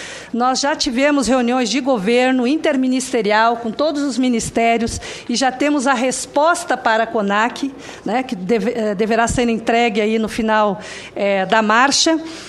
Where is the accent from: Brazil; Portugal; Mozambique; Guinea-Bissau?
Brazil; Rio Grande do Sul; um grande guerreiro dos Pampas, lá do meu estado, que me orgulha muito